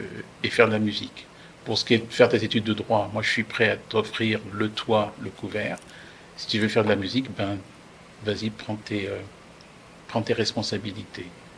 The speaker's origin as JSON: {"language": "French", "country": "Benin", "tie": "born or raised there", "also_born_or_lived": "France"}